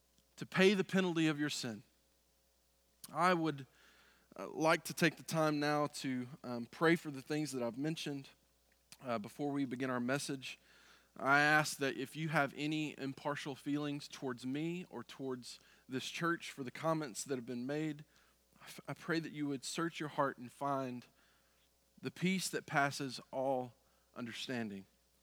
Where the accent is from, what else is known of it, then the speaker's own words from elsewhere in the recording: Mississippi, United States; Growing up in Mississippi, I've seen this, I've heard this